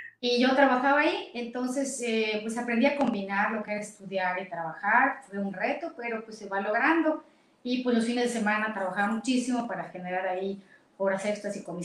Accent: Yucatán, Mexico; soy yucateca, muy orgullosa de haber nacido aquí. Pues desde niña, yo soy de la García Jiménez, quien es yucateco, pues sabe que es una colonia muy tradicional, ahí crecí.

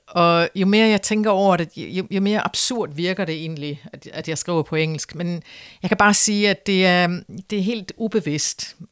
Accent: Copenhagen, Capital Region of Denmark, Denmark; moved away; Men jeg bor ikke i Danmark, så mit ærne har altid været at beskrive min hjemby for britterne og føre dem til København

